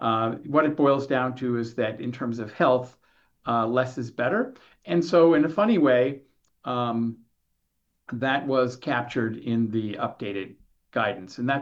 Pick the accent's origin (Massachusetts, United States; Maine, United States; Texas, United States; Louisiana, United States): Massachusetts, United States; Boston; now in Victoria, Canada; I'm out here in Victoria, British Columbia, but I'm from the Boston area.